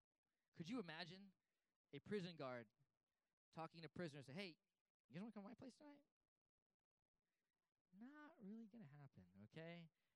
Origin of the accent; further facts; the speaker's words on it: San Bernardino, California, United States; I grew up in San Bernardino off Baseline, and there was a place called Little Africa, okay, and it was a tough spot.